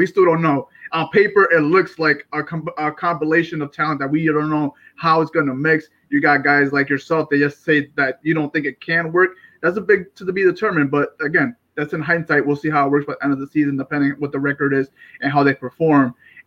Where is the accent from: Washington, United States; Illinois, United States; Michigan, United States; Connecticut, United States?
Connecticut, United States; We're from Connecticut, so we love Kemba.